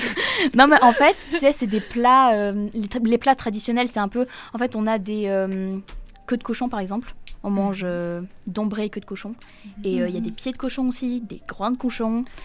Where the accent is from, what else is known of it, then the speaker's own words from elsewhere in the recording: Guadeloupe; moved away; Comme j'ai déménagé il y a 3 ans de mon pays natal, la Guadeloupe, qui est une petite archipel des Caraïbes